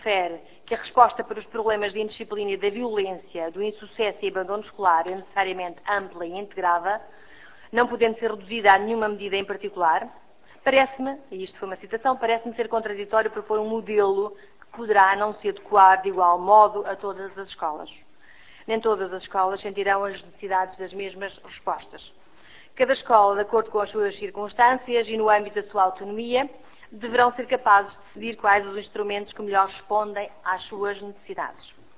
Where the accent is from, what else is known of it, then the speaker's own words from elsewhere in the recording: Beja, Portugal; como sou de Beja e conheço a realidade